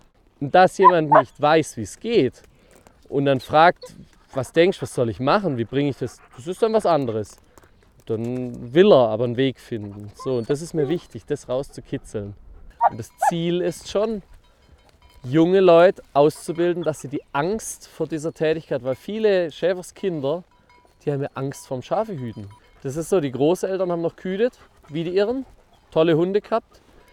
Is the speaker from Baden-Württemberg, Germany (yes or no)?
yes; Baden-Württemberg, Germany; ich bin im Schwarzwald aufgewachsen